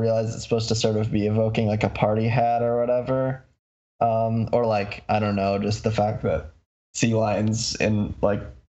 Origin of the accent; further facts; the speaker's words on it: Michigan, United States; I'm from Michigan, so that they're I live in their home turf.